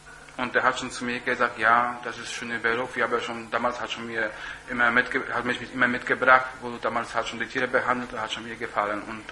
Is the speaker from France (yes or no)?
no; Poland; German is a second language; now in Germany; ich komme aus Polen, bin ich hier in Deutschland seit 2002.